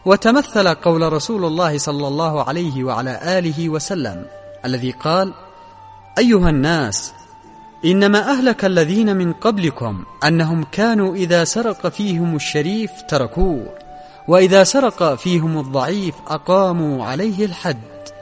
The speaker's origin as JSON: {"language": "Arabic", "country": "Yemen", "said": "إن علاقتنا كيمنيين بأعلام الهدى من أئمة أهل البيت عليهم السلام"}